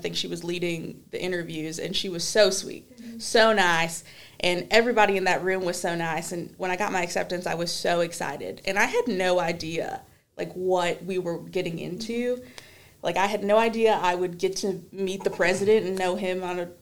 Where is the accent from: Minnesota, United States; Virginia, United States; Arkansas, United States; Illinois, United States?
Illinois, United States; Chicago; moved away as an adult; now in Kentucky, United States; I'm from originally from Chicago, and I was done with it after 18 years. Came to Kentucky, really loved the dorms.